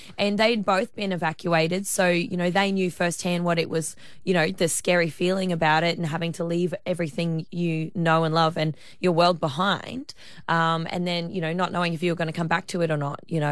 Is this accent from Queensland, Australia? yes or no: yes; Townsville, Queensland, Australia; obviously Townsville's my hometown. Even though I don't live here anymore, I come back every month, for at least a week out of every single month just to be here.